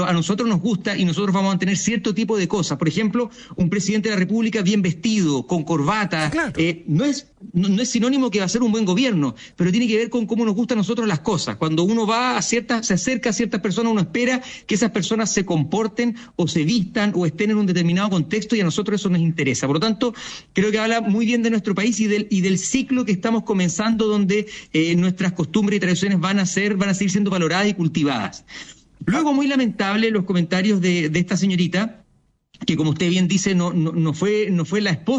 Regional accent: Chile; los chilenos estamos valorando mucho el volver a nuestras tradiciones

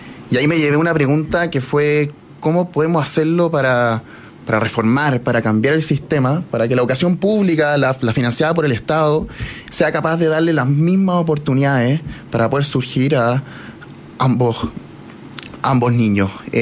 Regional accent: Chile; Efectivamente, soy el primer chileno.

